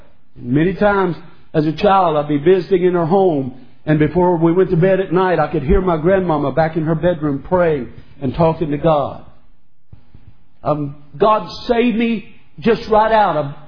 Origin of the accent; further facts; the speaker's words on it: North Carolina, United States; also born or lived in Mississippi; By the way, I came from the South. I mean, North Carolina, Mississippi.